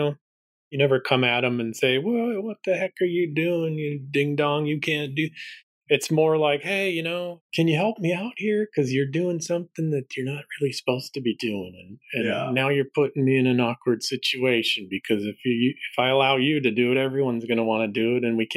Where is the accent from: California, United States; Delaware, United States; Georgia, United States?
California, United States; Fullerton; didn't you grow up in Fullerton? And I said, well, not exactly. We didn't grow close by, but that's my hometown airport.